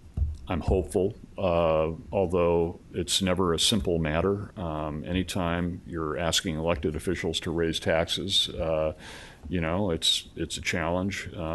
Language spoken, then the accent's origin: English; Astoria, Oregon, United States; The next day we were in Astoria, my hometown, and we had a great turnout there at the Maritime Museum.